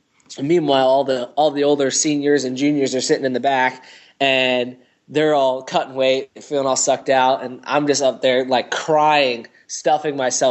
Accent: Lansing, New York, United States; Yeah, I grew up just outside of Cornell in a little town, Lansing, New York.

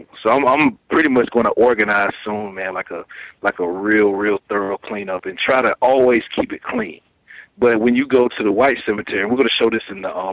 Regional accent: Laurinburg, North Carolina, United States; I'm from Lawrenburg, North Carolina.

